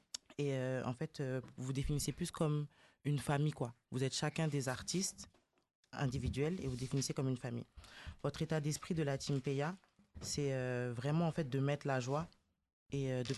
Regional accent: DR Congo; Moi, je suis congolaise, moi, votre affaire, là, ça me plaît pas.

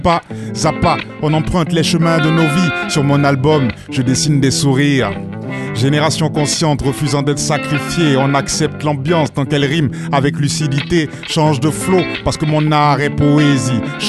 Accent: Switzerland; now in Abidjan, Côte d'Ivoire; Moi-même, je suis artiste, je viens de Suisse, mais je suis à Abidjan.

